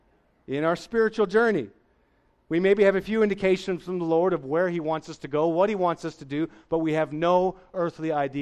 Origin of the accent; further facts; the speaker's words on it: Canada; I'm from Canada. We used to look to the mountains.